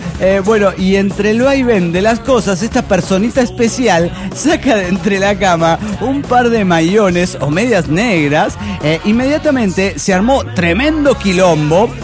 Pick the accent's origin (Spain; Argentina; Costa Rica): Argentina; de Argentina.